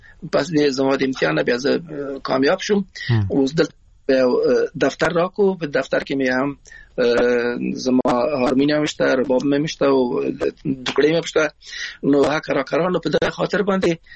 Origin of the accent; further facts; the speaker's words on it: Afghanistan; moved away; also born or lived in Iran; موږ د افغانستان راغلی یو نو ایران راغلی مو